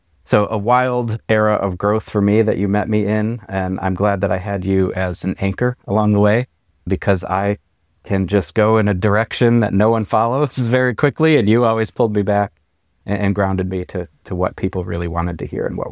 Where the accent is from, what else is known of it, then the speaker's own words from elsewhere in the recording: East Coast, United States; I'm from the East Coast, fast-paced, always looking to drive change externally